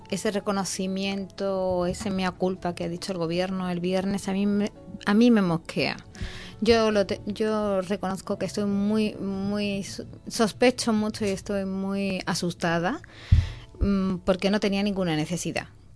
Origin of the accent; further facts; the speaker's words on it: Spain; born there; Nosotros sí somos españoles, porque hemos nacido todos en España